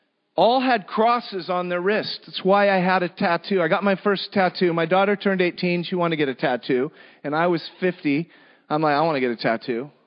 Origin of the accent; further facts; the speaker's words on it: United States; I come from America.